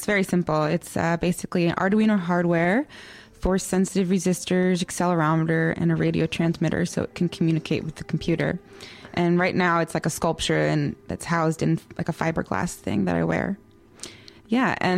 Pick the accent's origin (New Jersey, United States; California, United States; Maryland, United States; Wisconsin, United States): California, United States; born there; as a diasporic Lakota person, because I was born in California and my the Oglala Lakota live in South Dakota.